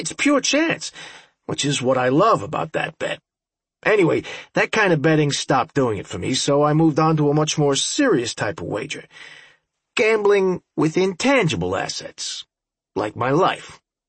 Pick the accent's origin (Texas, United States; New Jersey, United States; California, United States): New Jersey, United States; Newark; This might sound a bit early to some of you, but where I grew up in Newark, New Jersey, betting with bookies was a regular thing.